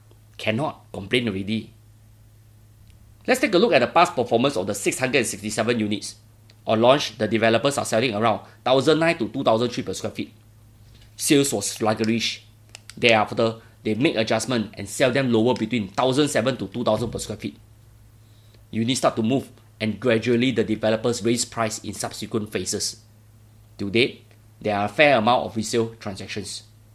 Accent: Bedok, East Region, Singapore; born there; This is after all my birthplace, by the way. I was born in Bedok, Block 423, Bedok North Avenue 1, in a humble 3-room flat. That is why I have a strong affiliation with this town.

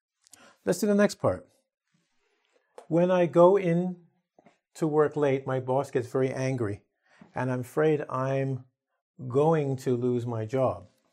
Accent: Canada; I'm going to read the story as I would as a Canadian

